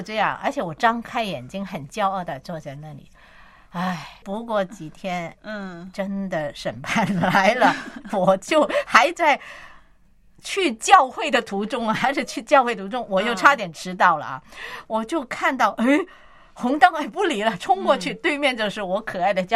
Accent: Hong Kong; 我们香港人叫阿 Sir 嘛。

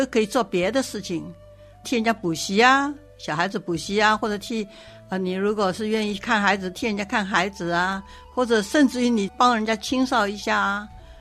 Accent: China; now in United States; 对、嗯、我们中国人就不能够做到这个。所以来了美国之后也学到这些了。

